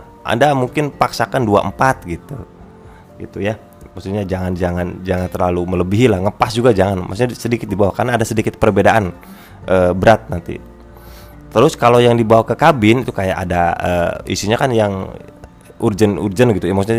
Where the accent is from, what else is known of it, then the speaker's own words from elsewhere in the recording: Indramayu, West Java, Indonesia; Kalau di kota-kota besar ada, tapi kalau di kota saya sendiri di Indramayu sini enggak ada gitu.